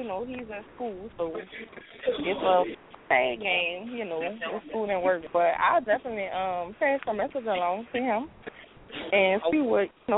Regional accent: New Orleans, Louisiana, United States; Well, I'm sure they know I'm originally from New Orleans. I tried Georgia for a minute. I must say, I tried Georgia. Then I decided after about 8 months to come back home.

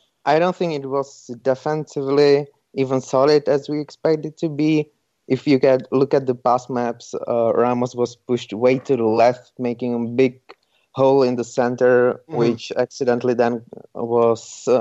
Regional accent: Czechia; Yeah, exactly. I'm from Czech Republic.

